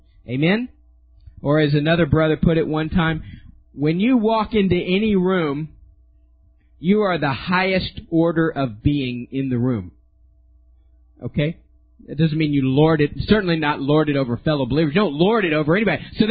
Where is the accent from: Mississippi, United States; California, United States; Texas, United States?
Texas, United States; Pasadena; Now, I come from Pasadena, Texas. They're in the southeast Texas, which we have a very heavy immigrant population in our region.